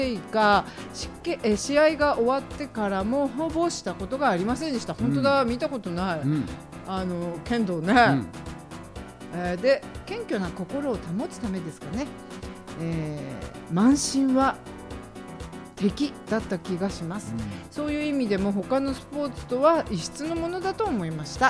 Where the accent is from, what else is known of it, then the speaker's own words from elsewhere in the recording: Gojome, Akita, Japan; 私のふるさとである、はい、五条目町には弓道場があってですね。